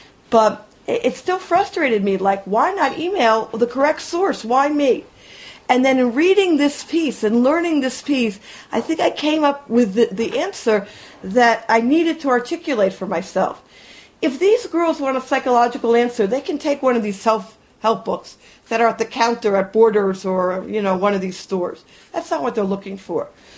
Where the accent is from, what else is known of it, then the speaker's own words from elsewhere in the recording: New York, United States; The way I define the sticks, being a New Yorker, is anywhere outside of New York.